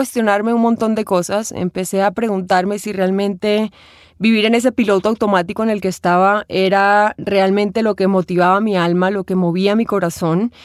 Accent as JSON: {"language": "Spanish", "town": "Santa Marta", "region": "Magdalena", "country": "Colombia", "tie": "born or raised there", "also_born_or_lived": "Bogotá", "said": "con mi tierra, con mi esencia, con ese lugar que me vio crecer, que es Santa Marta. Ahí tuve la oportunidad de vivir mis primeros 16 años de vida, aunque nací en Bogotá, crecí desde los 6 meses en Santa Marta."}